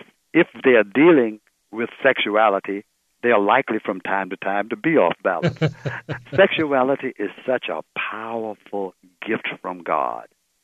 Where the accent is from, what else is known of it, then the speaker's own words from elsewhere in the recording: Bible Belt, United States; I grew up in the Black Pentecostal Church in the Bible Belt